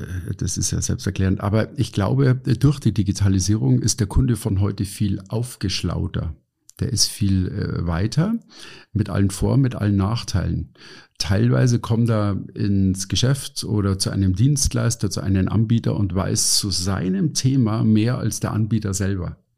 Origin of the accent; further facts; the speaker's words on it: Munich, Bavaria, Germany; ich komme aus München, südlich von München ist der Starnberger See